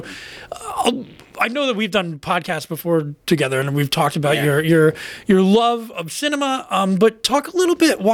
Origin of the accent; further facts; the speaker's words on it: Pennsylvania, United States; I grew up in Wayne County, and there was an old drive-in there in Honesdale when I was growing up.